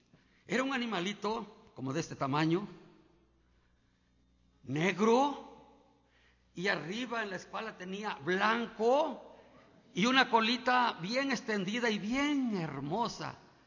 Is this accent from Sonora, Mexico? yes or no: no; Puebla, Mexico; Nosotros vivimos del lado de Puebla.